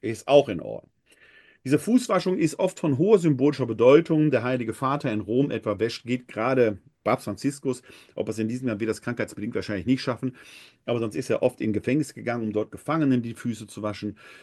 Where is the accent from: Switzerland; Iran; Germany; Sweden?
Germany; Essen, North Rhine-Westphalia; Als ich jung war, war in meiner Heimatgemeinde in Essen-Altendorf, St. Clemens-Maria-Hofbau